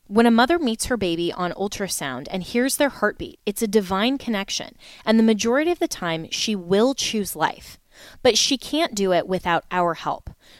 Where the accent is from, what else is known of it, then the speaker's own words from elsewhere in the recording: Florida, United States; we are just a little over a month out from the primary in my home state of Florida